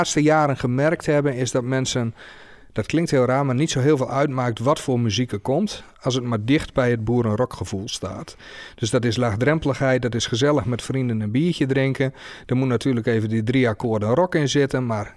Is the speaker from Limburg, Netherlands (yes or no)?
no; Drouwenerveen, Drenthe, Netherlands; now in Amersfoort, Netherlands; Ik ben geboren en getogen Drent. Geboren en opgegroeid in Drouwenveen.